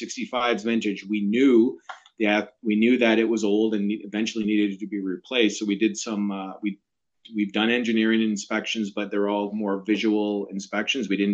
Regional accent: Hay River, Northwest Territories, Canada; born there; I was born in Hay River. I'm Métis descent as well, so I'm the first Indigenous president and CEO.

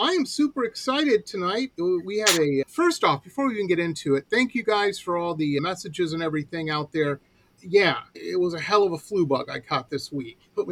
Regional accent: Detroit, Michigan, United States; I grew up in Metro Detroit, and I've never been in the music business.

